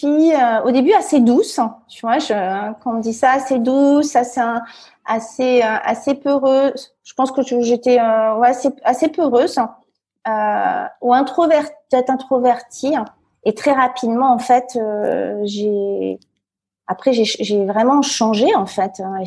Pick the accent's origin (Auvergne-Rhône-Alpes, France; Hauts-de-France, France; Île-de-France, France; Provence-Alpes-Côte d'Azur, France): Île-de-France, France; Fontainebleau; moi, je suis née à Fontainebleau. Donc, c'est à 60 km de Paris. C'est plutôt, dans des petits villages autour, c'est plutôt la campagne. J'ai hyper grandi. C'était à l'époque, hyper grandi, ça veut rien dire. J'ai grandi hyper tranquillement. C'est-à-dire que c'était plutôt les petits villages.